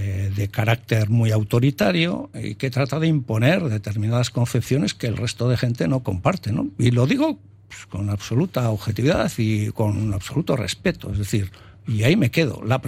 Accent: Elgoibar, Basque Country, Spain; en el Góibar, por ejemplo, en mi pueblo, que tiene 11.000 habitantes, se han recogido 5.000 firmas porque se cierra el ambulatorio por las tardes.

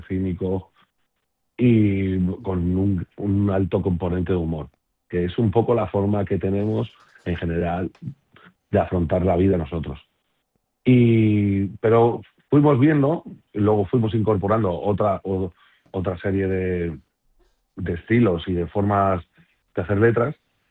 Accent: Leganés, Community of Madrid, Spain; Yo siempre he sido muy de Leganés porque a mí siempre me la han recordado. O sea, desde muy pequeño. Yo, mi forma de hablar, mis condicionamientos económicos y vitales siempre han sido otros que los que la gente que era del centro de Madrid o de Madrid.

